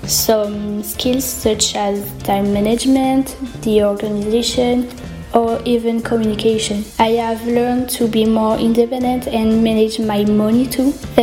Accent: France; English is a second language; I'm 19 years old and I come from France.

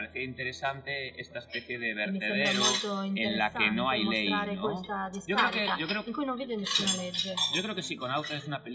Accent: Galicia, Spain; Sí, bueno, eso es algo que ha ocurrido en mi, de donde soy yo. Yo soy de Galicia.

